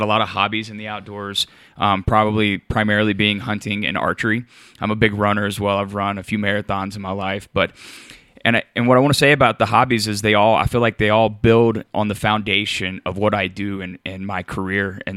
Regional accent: Louisiana, United States; But born and raised in North Louisiana, and I stayed close to home to go to school.

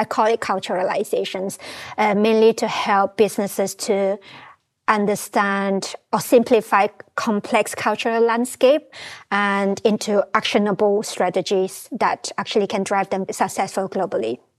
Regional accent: Malaysia; So I'm a Malaysian Chinese. So my grandparents are actually from China. So by Malaysians, I'm very related to this country. So we follow the Chinese culture because that is our traditions

